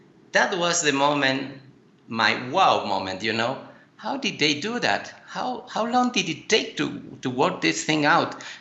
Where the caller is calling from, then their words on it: Quito, Pichincha, Ecuador; English is a second language; Well, from Ecuador in South America, in Quito. We are actually almost 3,000 meters high in the mountains, so.